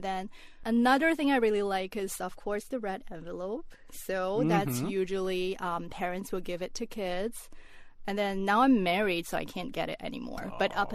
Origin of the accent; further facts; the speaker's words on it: Beijing, China; I'm from Beijing. Mm-hmm. So in the northern part of China, basically, we like to eat dumplings.